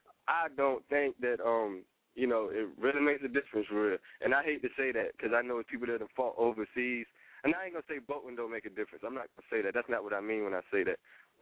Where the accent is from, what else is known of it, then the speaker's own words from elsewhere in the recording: Portsmouth, Virginia, United States; Cause, hey, now, Denby, that's in Newport News, Virginia. I'm from Portsmouth.